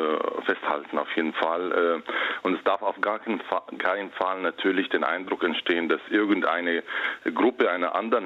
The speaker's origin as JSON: {"language": "German", "country": "Germany", "said": "worauf ich persönlich als Deutscher stolz bin, muss ich sagen"}